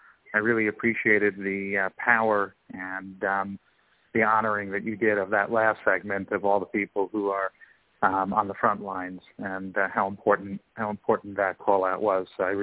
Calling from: Los Angeles, California, United States; So I'm in Los Angeles today, and my partner James, who hopefully is also dialing in, he's in New Jersey

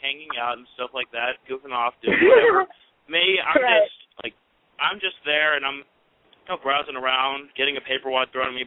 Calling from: Tennessee, United States; I'm calling from Tennessee.

